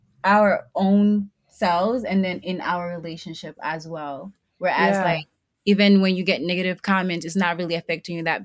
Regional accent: Bronx, New York, United States; Because more than anything, we are from the Bronx, right? Like, we were raised here.

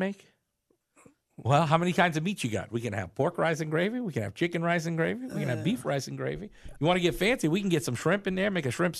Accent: Louisiana, United States; Listen, I'm from South Louisiana, and there were sometimes on Swamp People where I'm like, oh, they need subtitles.

